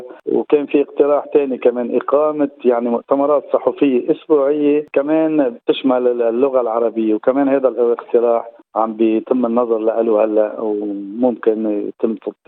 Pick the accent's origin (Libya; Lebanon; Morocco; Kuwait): Lebanon; now in Australia; ونحن كجالية لبنانية وعربية